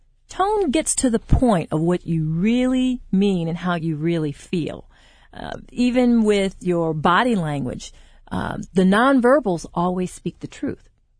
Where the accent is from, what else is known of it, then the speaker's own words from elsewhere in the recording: Ohio, United States; now in Georgia, United States; I'm from Ohio originally, but I've been here 18 years.